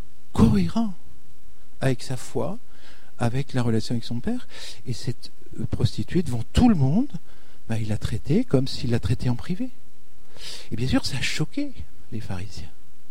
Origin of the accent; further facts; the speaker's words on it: France; Alors on lui disait, mais nous, on est français.